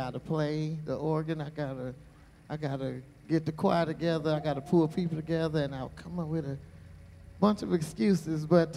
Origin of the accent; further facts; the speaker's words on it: Mississippi, United States; Growing up in South Mississippi, we go 40 miles and we ride on the Gulf of Mexico.